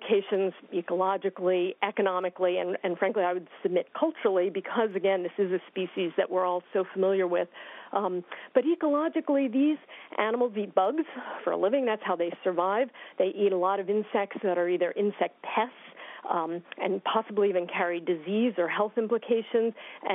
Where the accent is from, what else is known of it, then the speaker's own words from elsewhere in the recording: Pennsylvania, United States; now in Maryland, United States; I live in Maryland. I grew up in Pennsylvania.